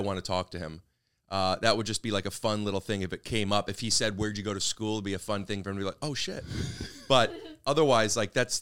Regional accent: Ohio, United States; We were a good team, and I'm from Northeast Ohio, where they're from.

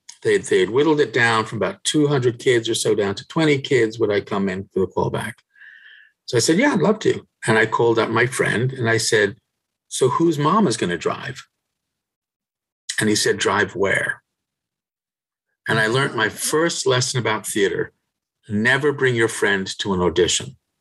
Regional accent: Cape Town, Western Cape, South Africa; born there; also born or lived in England / United States; I was born in Cape Town, and then we came over back and forth between Cape Town and England and the United States for the first 8, 9, 10 years of my life.

